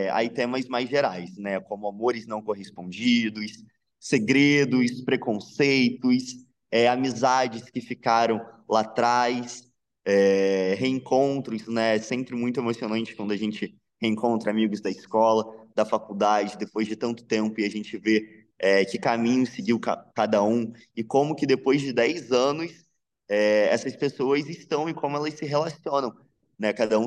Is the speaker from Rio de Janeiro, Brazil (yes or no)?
yes; Rio de Janeiro, Brazil; moved away as an adult; now in São Paulo, Brazil; porque eu sou do Rio de Janeiro, e aí eu moro em São Paulo, estou há 3 anos e meio